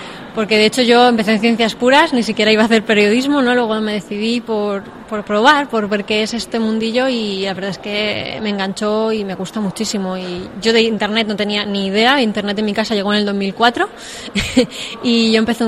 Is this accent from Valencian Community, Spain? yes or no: yes; Alicante, Valencian Community, Spain; Yo soy de Alicante